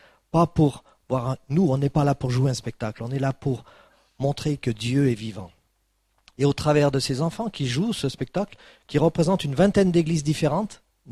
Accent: France; Mais bien sûr, je suis français et je suis là avec vous.

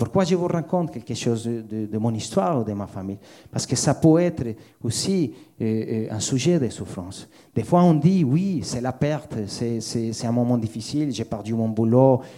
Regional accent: Colombia; moved away; ça fait 20 ans que j'ai quitté la Colombie, alors j'ai des souvenirs

